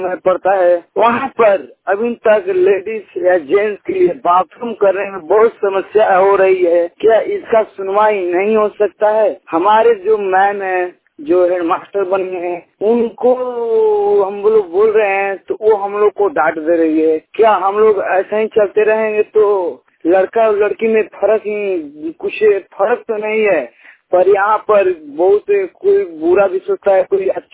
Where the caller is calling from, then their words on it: Bihar, India; ग्राम मणिपुर से बोल रहा हूँ, थाना चिनारी।